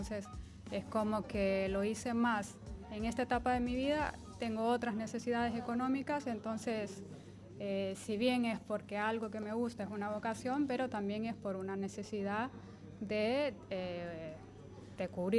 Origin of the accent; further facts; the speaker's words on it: Honduras; moved away as an adult; now in Argentina; yo me recibí de arquitecto en mi país y no pude hacer las equivalencias de Honduras hacia acá.